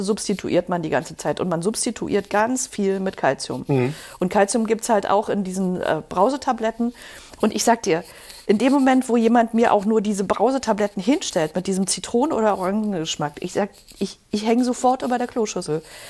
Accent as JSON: {"language": "German", "region": "East Germany", "country": "Germany", "said": "also ich komme aus der DDR und da war Kaffee zum Beispiel was total Besonderes."}